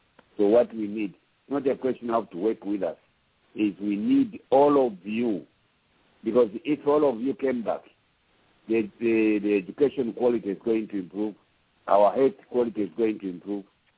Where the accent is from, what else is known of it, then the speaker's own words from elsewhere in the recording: Mpika, Muchinga Province, Zambia; I'm not from Tanzania, I'm from Mpika.